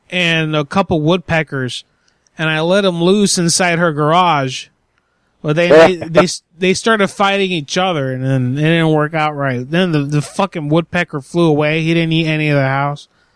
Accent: Oregon, United States; now in Tennessee, United States; No, I'm in Tennessee. I'm from Oregon, but I'm in Tennessee.

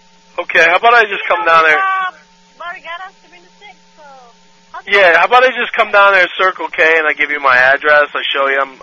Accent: United States; now in Guam

